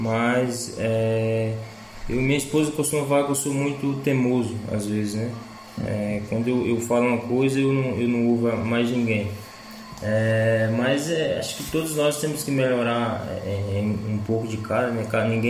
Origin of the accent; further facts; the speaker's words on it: Bahia, Brazil; now in Portugal; E conheço mais mesmo é como baiano no Brasil e aqui também.